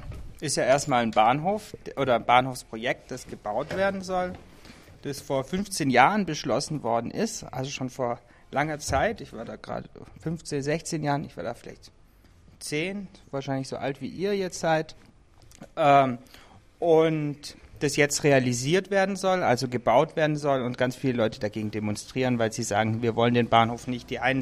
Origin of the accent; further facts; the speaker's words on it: Böblingen, Baden-Württemberg, Germany; Ich komme aus Böbling, habe Politik und Anglistik in Tübingen studiert.